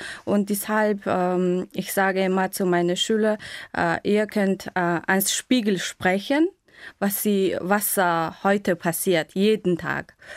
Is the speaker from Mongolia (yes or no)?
yes; Mongolia; German is a second language; Ich komme aus der Mongolei und ich bin im Jahr 1983 geboren. Und ich arbeite in der drittgrößten Stadt von der Mongolei als Deutschlehrerin seit 4 Jahren.